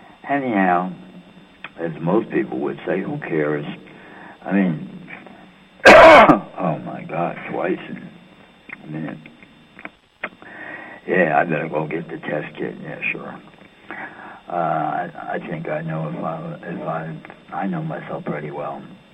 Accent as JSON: {"language": "English", "town": "New York City", "region": "New York", "country": "United States", "said": "Hey, you know, I'm from New York City. That's my senator."}